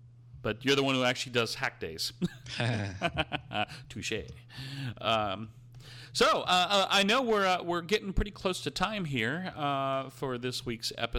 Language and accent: English; Germany; growing up in Germany, OPA is also the name for your grandfather.